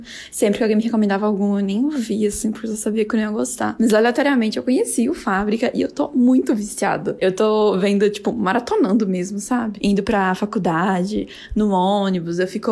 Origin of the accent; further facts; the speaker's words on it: Sorocaba, São Paulo, Brazil; Eu sou de Sorocaba, em São Paulo.